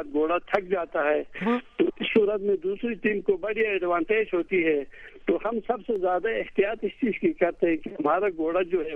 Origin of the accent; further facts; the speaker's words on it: Gilgit, Gilgit-Baltistan, Pakistan; آپ نے تعارف میں ہی بتا دیا، میں گلگت سے تعلق رکھتا ہوں.